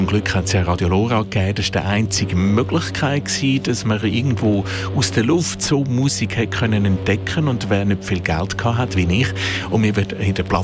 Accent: Baden, Aargau, Switzerland; Im Kanton Aargau zum Beispiel, in Baden, wo ich aufgewachsen bin

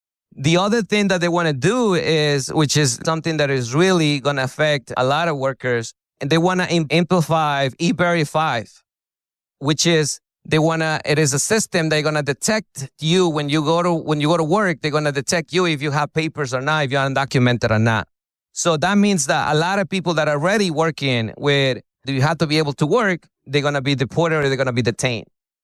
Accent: Ecuador; moved away

